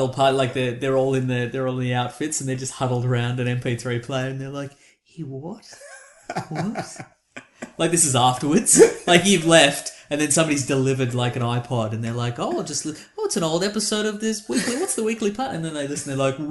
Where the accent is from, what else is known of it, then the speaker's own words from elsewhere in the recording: Australia; I'm from Australia!